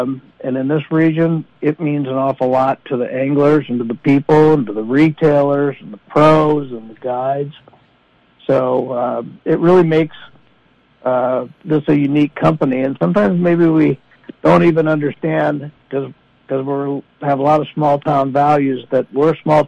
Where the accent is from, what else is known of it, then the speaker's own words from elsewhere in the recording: Rochester, Minnesota, United States; I grew up in Rochester, Minnesota, so I've lived here most of my life, moved around a few times, but for the most of my life, I've lived in Minnesota.